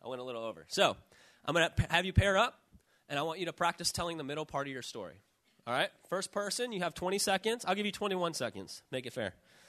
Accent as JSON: {"language": "English", "town": "Chicago", "region": "Illinois", "country": "United States", "tie": "born or raised there", "said": "I grew up in Chicago. My mom left after I was born, and my dad struggled with drugs and alcohol"}